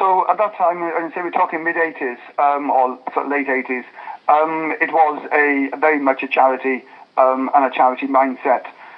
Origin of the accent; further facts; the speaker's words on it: Wales, United Kingdom; I was born and brought up in South Wales. Left school at 15.